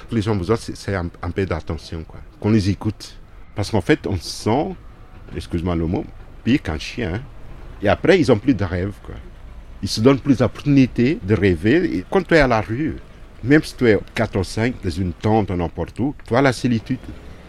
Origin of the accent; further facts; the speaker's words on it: Portugal; j'ai 54 ans, je viens de Portugal.